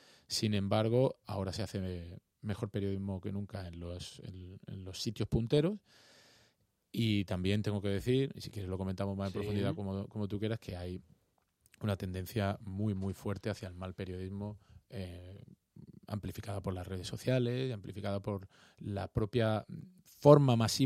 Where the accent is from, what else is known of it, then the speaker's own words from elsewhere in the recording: Seville, Andalusia, Spain; Toda mi familia es de Cádiz. Yo nací en Sevilla porque mis padres se fueron a trabajar a Sevilla y soy sevillano, pero sevillano con sangre de Cádiz